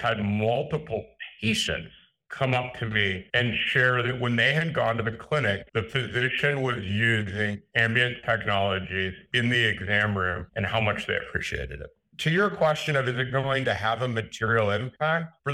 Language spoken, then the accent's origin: English; Lincoln, Nebraska, United States; now in Madison, United States; I grew up outside of Lincoln, Nebraska. So I am a Husker I was raised a Husker and then transplanted to be a Badger.